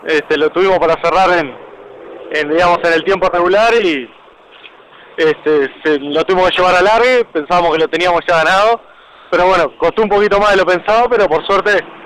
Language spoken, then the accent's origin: Spanish; Montevideo, Uruguay; yo en realidad soy montevideo